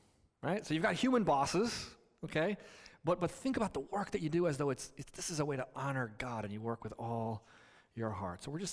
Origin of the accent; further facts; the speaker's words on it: California, United States; So I grew up in California, and when we would drive on, sometimes on freeways, we would see Caltrans doing construction work, building roads.